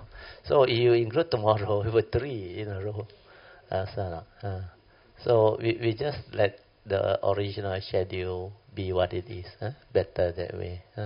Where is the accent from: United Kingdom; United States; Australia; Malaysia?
Malaysia; Alor Setar, Kedah; Today we got two friends from Alostar, my hometown, homestead.